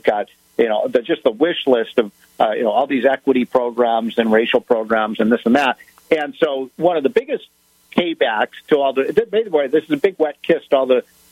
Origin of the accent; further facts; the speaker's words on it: Illinois, United States; like Newsom in California, my home state of Illinois, J.B. Pritzker.